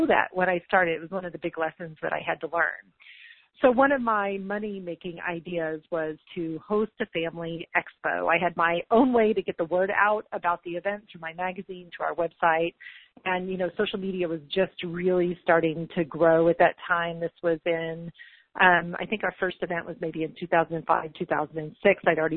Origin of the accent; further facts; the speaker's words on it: San Antonio, Texas, United States; in San Antonio, Texas, my hometown, so extra fun. It's always fun to be a tourist in your own town.